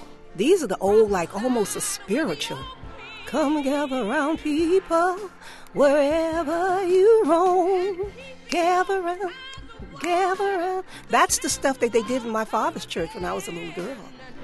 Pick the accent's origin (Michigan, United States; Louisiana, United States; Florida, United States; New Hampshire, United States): Louisiana, United States; New Orleans; born there; Well, I was born in New Orleans, honey. And my father was a Baptist minister.